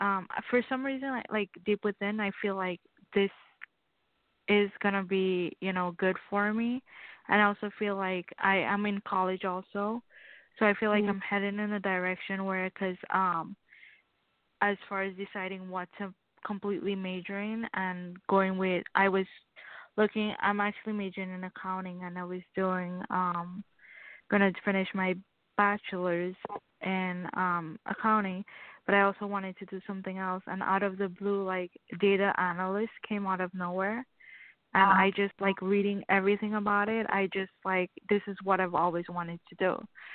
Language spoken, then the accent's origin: English; Florida, United States; I'm from Florida.